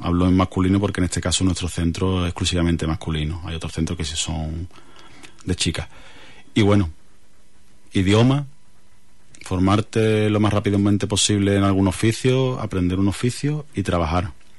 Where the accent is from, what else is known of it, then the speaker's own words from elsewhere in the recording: Cádiz, Andalusia, Spain; yo soy de Cádiz, y bueno, a lo mejor ciertas carreras sociales no existían en la facultad